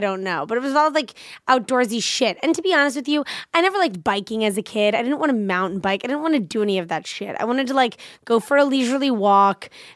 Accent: Washington, District of Columbia, United States; I grew up in Washington, D.C.

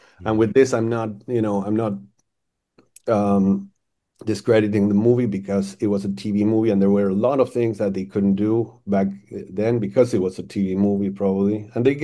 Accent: Argentina; We grew up in Argentina, and we saw the same movies.

